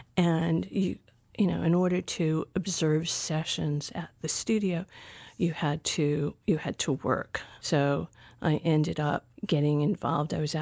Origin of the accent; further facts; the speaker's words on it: Providence, Rhode Island, United States; moved away; I felt like I had been asleep living, growing up in Providence for all these years. And finally, it was like, okay, New York.